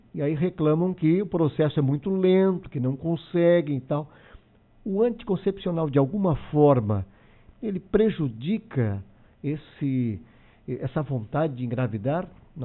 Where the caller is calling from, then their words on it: Criciúma, Santa Catarina, Brazil; sou de Criciúma.